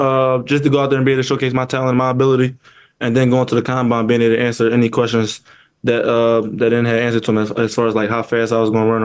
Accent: Philadelphia, Pennsylvania, United States; Basically, I'm getting asked about like my background with me growing up in Philadelphia

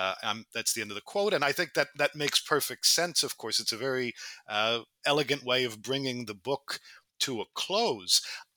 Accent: United States; And so I grew up in the United States. I had to read parts of Primo Levi actually in high school.

